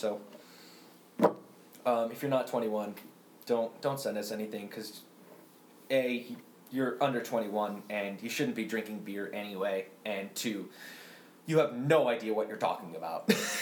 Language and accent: English; New Jersey, United States; We're from New Jersey, and New Jersey has a ton of brewing companies.